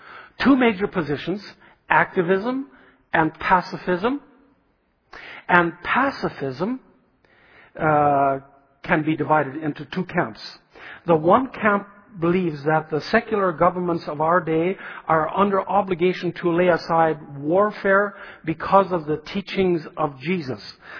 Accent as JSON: {"language": "English", "country": "Canada", "said": "And so we're from Canada."}